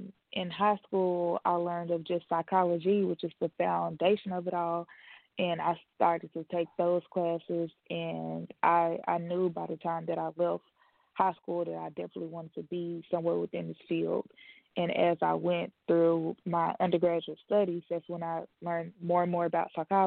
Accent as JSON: {"language": "English", "town": "Helena", "region": "Arkansas", "country": "United States", "said": "Arkansas. So I'm from the Arkansas Delta."}